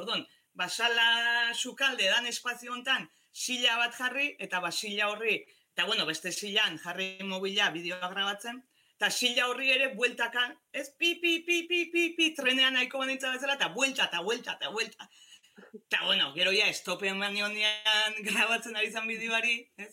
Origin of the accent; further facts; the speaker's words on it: Lasarte-Oria, Basque Country, Spain; gure herriko Lasarte horiako txoko bat